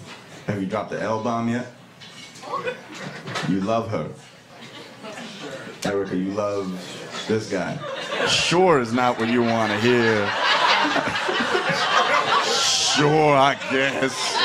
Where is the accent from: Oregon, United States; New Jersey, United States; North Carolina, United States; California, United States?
New Jersey, United States; I grew up in Jersey, so whenever people would talk shit to Indian people, I would just let it slide